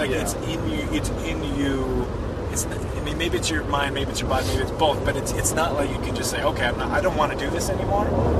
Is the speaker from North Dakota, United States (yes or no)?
yes; North Dakota, United States; born there; I was born in North Dakota. I'm about as white as you could ever be